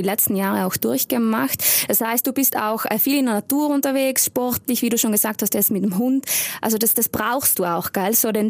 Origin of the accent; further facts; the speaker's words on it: Trentino-Alto Adige, Italy; Also wir sind auch so ein Mischmasch hier in Südtirol, so deutsch, italienisch, alle ein bisschen ländlich aufgewachsen.